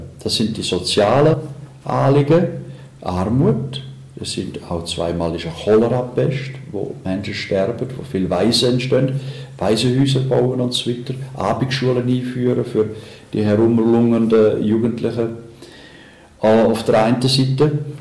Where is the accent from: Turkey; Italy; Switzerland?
Switzerland; Aargau; Also ich bin ein Aargauer. Ich bin selber ein Spatberufener.